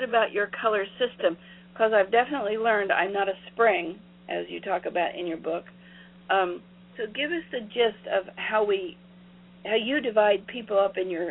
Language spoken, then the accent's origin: English; Appalachia, United States; But I came from Appalachia, a very poor part of Appalachia, and for the most part, I made my own clothes from feed sacks